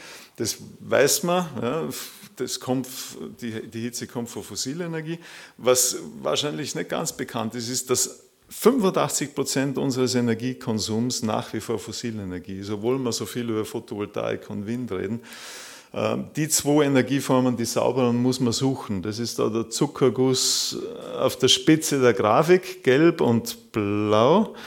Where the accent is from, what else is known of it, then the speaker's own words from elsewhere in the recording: Austria; accent: mix of Viennese, Upper Austrian and Vorarlberg; moved away as an adult; Das ist so eine Mischung zwischen Wienerisch, Oberösterreichisch und Vorarlbergerisch. Und für die rätseln, wo ich herkomme, prägen sie Wald. Aber es ist schon ganz lang her. Es ist schon ganz lang her. Ich bin seit meinem 19., 20. Lebensjahr nicht mehr dort sesshaft